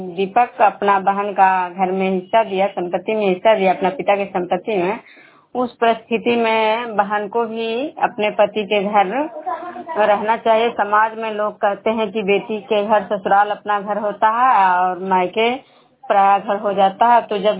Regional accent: Khajra, Bihar, India; मैं बिष्णुपुर ग्राम खजरा पंचायत नालंदा जिला नौसा प्रखंड के निवासी हूँ।

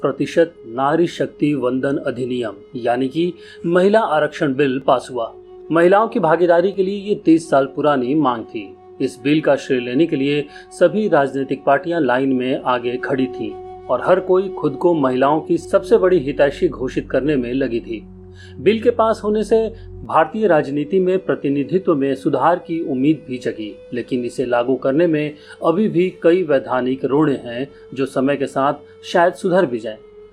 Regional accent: Bihar, India; हमारा गांव मिथिलांचल, वहाँ औरतों के नाम उनकी जगह या मायके के नाम पर हैं

